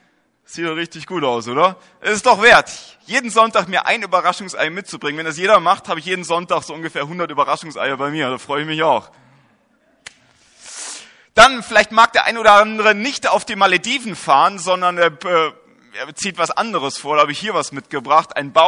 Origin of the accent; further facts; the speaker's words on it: Herford, North Rhine-Westphalia, Germany; born there; now in Friedberg, Germany; Hier der Anfangsknoten ist da, wo ich geboren bin, in Herford, Nordrhein-Westfalen. Dann bin ich nach ein paar Zentimeter umgezogen, wieder umgezogen, nochmal umgezogen. Und dann bin ich irgendwann hier in Bayern gelandet. Ja, in Friedberg sind wir hingezogen mit meinen Eltern.